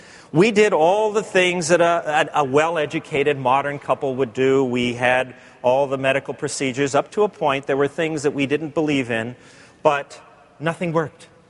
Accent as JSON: {"language": "English", "town": "Los Angeles", "region": "California", "country": "United States", "tie": "born there", "said": "barrio of East L.A., and little did I know that my life would become entwined in the life of this precious ministry"}